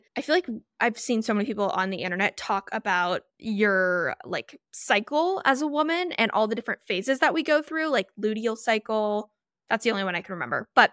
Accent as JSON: {"language": "English", "town": "Orlando", "region": "Florida", "country": "United States", "tie": "born or raised there", "said": "And I will be in my hometown of Orlando, Florida."}